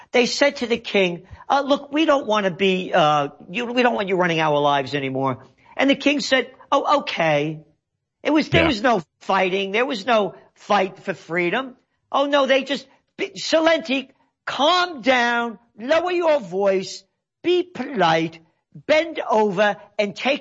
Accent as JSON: {"language": "English", "town": "Bronx", "region": "New York", "country": "United States", "tie": "born there", "said": "I'm me because I'm born in the Bronx. Born to be free, born to be my own person."}